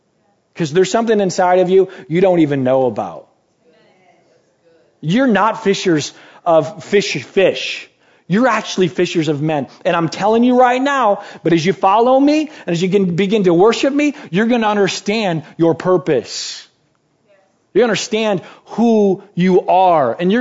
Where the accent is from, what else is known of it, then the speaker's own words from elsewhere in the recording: Michigan, United States; And so, because I'm obviously from Michigan.